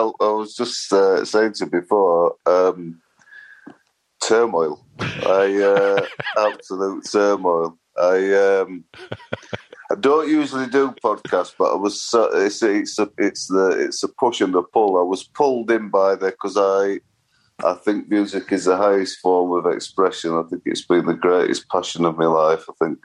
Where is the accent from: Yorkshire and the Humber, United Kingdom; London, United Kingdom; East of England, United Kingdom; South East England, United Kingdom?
Yorkshire and the Humber, United Kingdom; Sheffield; I was brought up in Sheffield and my grandma died when I was around 10, so we moved as a family from a rather less salubrious area to posh Sheffield.